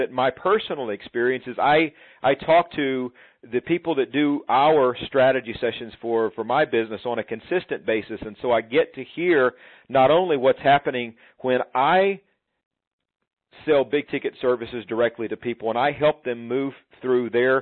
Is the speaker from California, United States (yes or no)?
no; Mississippi, United States; as many of you are aware, I grew up in Mississippi, and so, you know, there's a lot of country people in Mississippi.